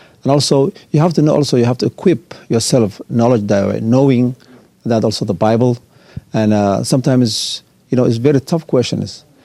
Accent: Somalia; moved away; So we came from Somalia, both of us. Yeah. And he came from north side and I came from the south side.

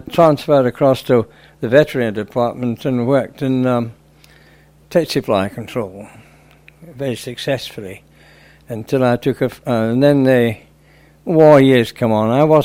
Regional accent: Scotland, United Kingdom; I was born in Scotland a long time ago. I have a middle-class family. My father's a doctor, and but they were overseas in Nigeria, and he was overseas, and I didn't really see much of him.

